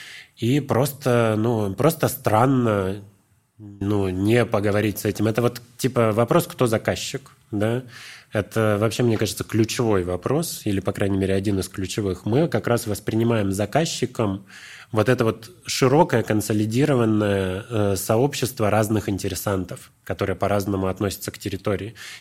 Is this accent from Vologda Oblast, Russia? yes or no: yes; Vologda, Vologda Oblast, Russia; Мы в родном городе были активистами в Вологде, столице Вологодской области, это русский север